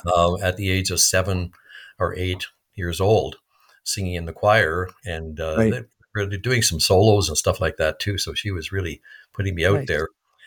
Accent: Kindersley, Saskatchewan, Canada; born there; also born or lived in Colville; I was born in Kindersley, Saskatchewan.

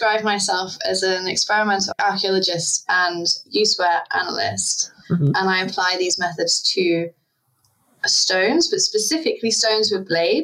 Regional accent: East of England, United Kingdom; I grew up in East Anglia, and flint is amazingly abundant there

